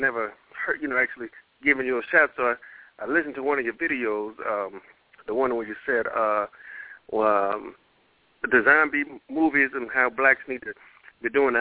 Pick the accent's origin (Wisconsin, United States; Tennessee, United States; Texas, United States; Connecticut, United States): Tennessee, United States; moved away; I'm originally from Tennessee, and I've been out here about 15 years.